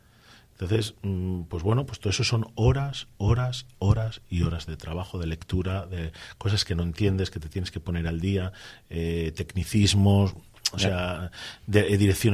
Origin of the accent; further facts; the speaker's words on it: Laredo, Cantabria, Spain; es una reivindicación y la voy a luchar porque Laredo lo merece y yo por mi pueblo lo voy a dar todo.